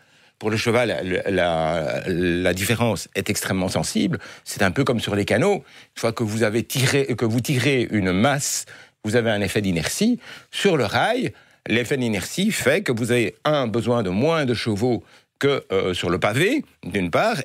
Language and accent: French; Brussels, Belgium; Et bon, ouais, on est bruxellois, hein, et donc on se méfie de toutes les nouveautés.